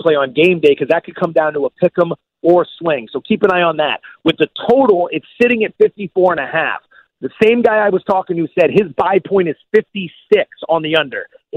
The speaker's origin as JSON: {"language": "English", "region": "Pennsylvania", "country": "United States", "said": "Again, I'm from Pennsylvania, not the Bay Area."}